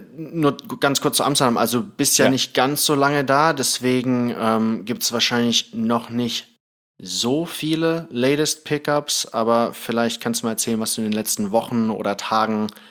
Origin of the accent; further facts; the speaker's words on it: Thailand; ich bin in Thailand aufgewachsen. Ich bin es schon gewohnt, in heißeren Locations zu sein